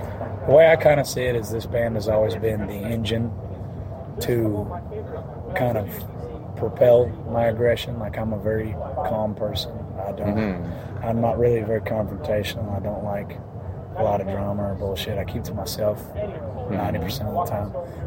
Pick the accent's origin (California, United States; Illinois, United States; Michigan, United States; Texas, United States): Texas, United States; there are a lot of things growing up in Texas that I didn't agree with.